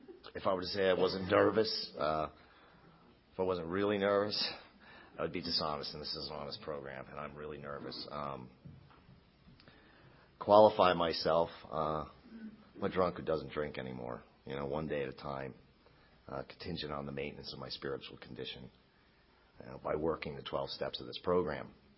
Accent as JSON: {"language": "English", "town": "Buffalo", "region": "New York", "country": "United States", "tie": "born there", "said": "I was born in Buffalo, New York. And Sundays were always over at Grandma's house. I come from a Polish Catholic family."}